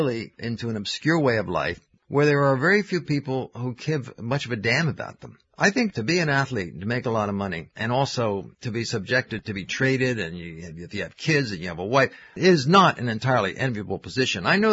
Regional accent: New York, United States; blacks and whites are kind of more comfortable with one another in the Deep South than they are in my hometown, such as it is, New York, today.

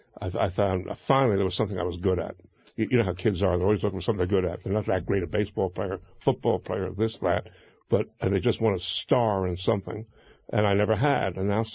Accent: Brooklyn, New York, United States; I'd actually gotten into MIT, but what I noticed, I grew up in Brooklyn, was when I mentioned MIT to the girls, they didn't react at all.

